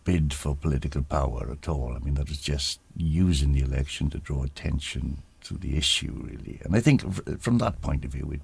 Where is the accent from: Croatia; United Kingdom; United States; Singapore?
United Kingdom; as I say, being British, you know, it might as well have been from Mars